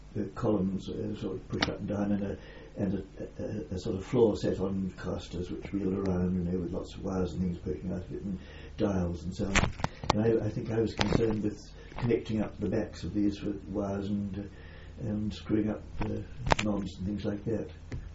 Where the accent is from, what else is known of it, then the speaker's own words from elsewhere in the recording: Newcastle upon Tyne, North East England, United Kingdom; born there; I was born in Newcastle on Tyne, 1918.